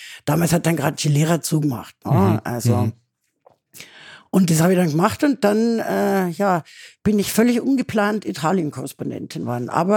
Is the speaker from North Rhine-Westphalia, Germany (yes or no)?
no; Munich, Bavaria, Germany; Was man als Münchner halt gern so ist, kennt man ja Gardasee und fahren ja mal alle hin.